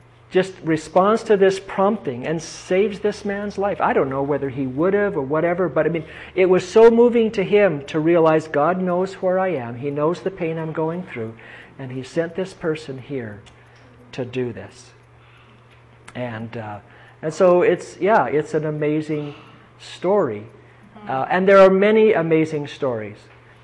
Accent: Canada; I'm Canadian. I'm proud of my country.

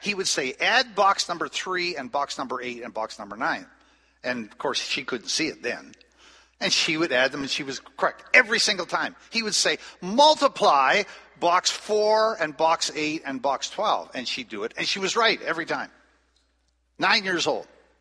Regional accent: New Brunswick, Canada; I grew up in New Brunswick, which is about, when I grew up, about 50% French. And so half my classmates spoke French

